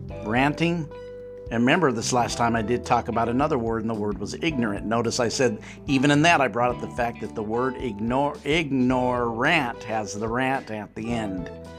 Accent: Southern United States, United States; accent: southern country; If I can use my southern country accent or word.

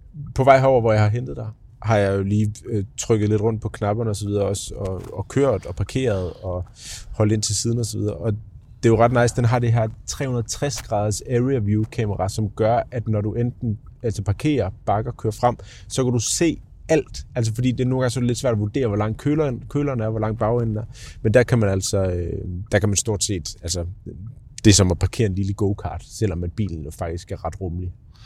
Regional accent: Jutland, Denmark; Jeg kommer selv fra Jylland, har familie der, jeg har et sommerhus.

